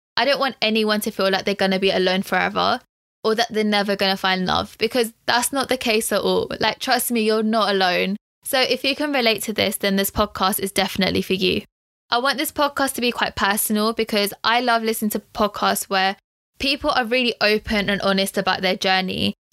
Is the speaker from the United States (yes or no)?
no; United Kingdom; For me, being British Indian is great. I love that I have 2 cultures in within me.